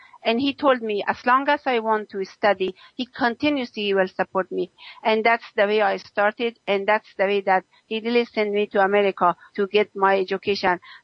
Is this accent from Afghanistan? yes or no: yes; Afghanistan; English is a second language; in the time that I was born in Afghanistan, at the time that I really grew up in Afghanistan as a young lady, as a small kid